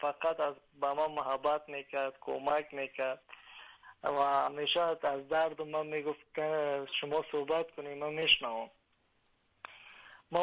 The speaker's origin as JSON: {"language": "Persian", "country": "Afghanistan", "tie": "born or raised there", "moved": "as an adult", "lives_now": "Denmark", "said": "من سال 1390 متولد افغانستان هستم. 24 سال در افغانستان من زندگی کردم. فقط به نام مسلمان بودم"}